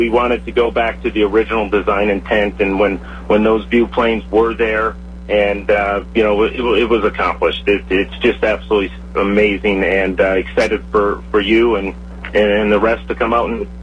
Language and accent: English; Wisconsin, United States; I'm originally from Wisconsin, so I will be rooting for the Cheeseheads